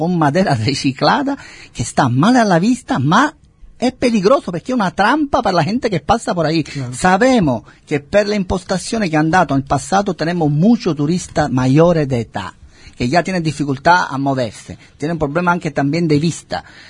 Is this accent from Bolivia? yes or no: no; Italy; Spanish is a second language; no debería ser yo a decirlo que vengo de Italia